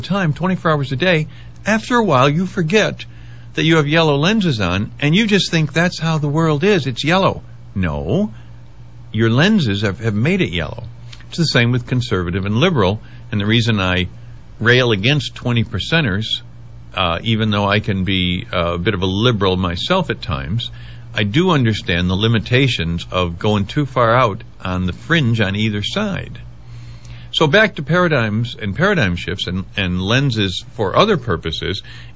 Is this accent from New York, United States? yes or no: yes; Webster, New York, United States; also born or lived in Rochester; I was born in Rochester, and I grew up in Webster, New York. And I grew up at 566 Phillips Road, a farmhouse out in the country, just east of Rochester and south of Lake Ontario.